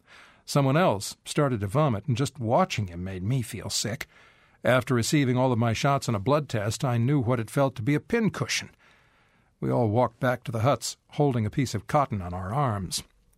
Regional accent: Baraboo, Wisconsin, United States; My barber was from Wisconsin, and after he found out I was from Baraboo, he just gave me a nice crew cut.

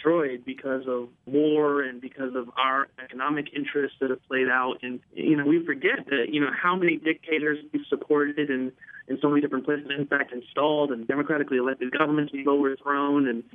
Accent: United States; But again, to what degree do I, as an American Muslim, have any responsibility other than the fact that I'm part of a country that invaded Iraq that ended up leading to the creation of ISIS? ISIS exists more because I'm an American than it is because of the fact that I'm Muslim.

